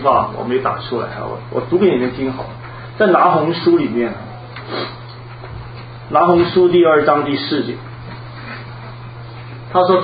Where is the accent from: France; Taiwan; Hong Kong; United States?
Hong Kong; 我记得我小的时候在香港